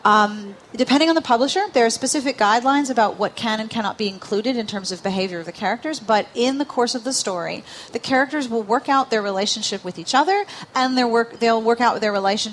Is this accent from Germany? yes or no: no; United States; I'm American.